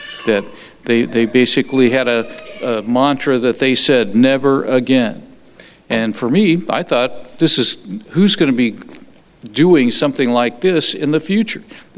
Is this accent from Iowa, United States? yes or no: no; Los Angeles, California, United States; until I was growing up in Los Angeles.